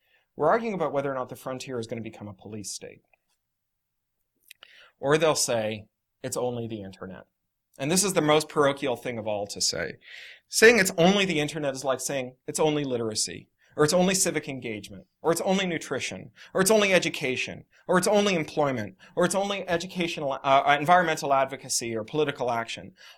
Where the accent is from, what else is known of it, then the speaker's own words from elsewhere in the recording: Canada; Edgar Bronfman Jr., one of my countrymen, I'm a Canadian.